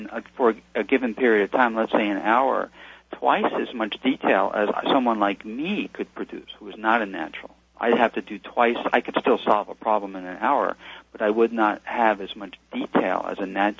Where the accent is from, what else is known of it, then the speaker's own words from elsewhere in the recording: San Diego, California, United States; I grew up in San Diego. I'm moving back to California from the islands.